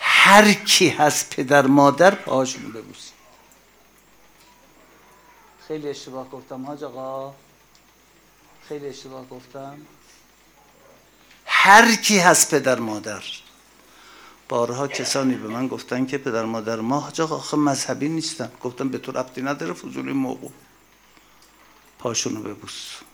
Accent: Iran; accent: Turkish; میدونی که ما ترکیم، از لهجه‌ام معلومه

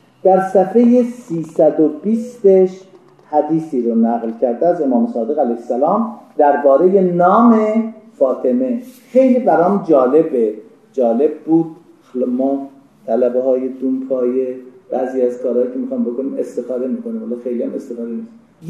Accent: Iran; گفتم من ایرانی هستم

